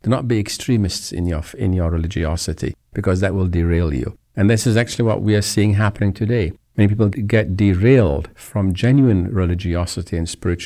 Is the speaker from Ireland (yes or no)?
no; England, United Kingdom; The old proverb, which I grew up with in England